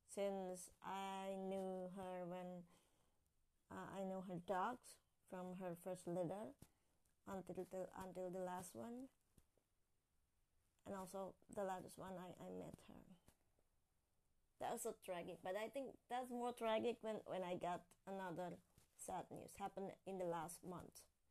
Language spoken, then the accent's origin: English; East Java, Indonesia; I have to go back there in East Java, in my hometown.